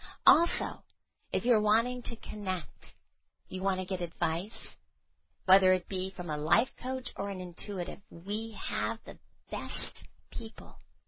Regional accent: London, Ontario, Canada; and also from London, Ontario, my hometown.

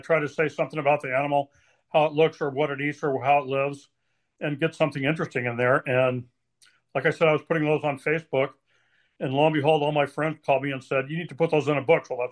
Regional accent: Colorado, United States; I think my background is I grew up in Colorado, and so we did a lot of the outdoor lifestyle.

